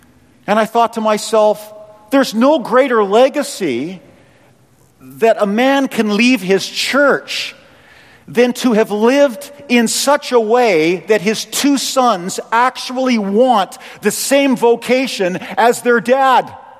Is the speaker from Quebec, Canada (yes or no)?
no; Calgary, Alberta, Canada; Terry and I grew up together in Calgary as little kids